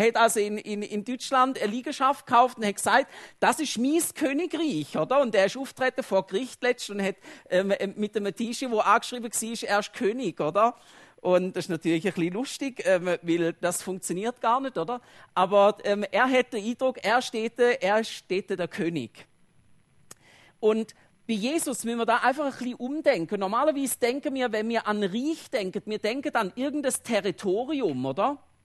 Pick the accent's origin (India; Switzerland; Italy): Switzerland; Und ich bin natürlich als Schweizer, bin ich natürlich froh, dass das so ist.